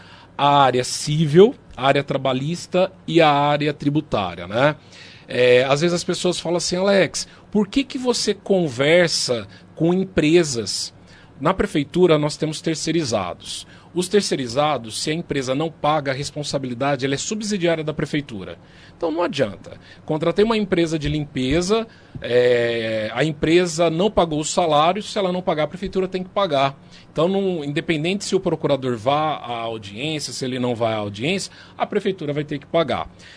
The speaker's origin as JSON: {"language": "Portuguese", "town": "Monte Alto", "region": "São Paulo", "country": "Brazil", "tie": "born or raised there", "said": "eu sou filho de Monte Alto."}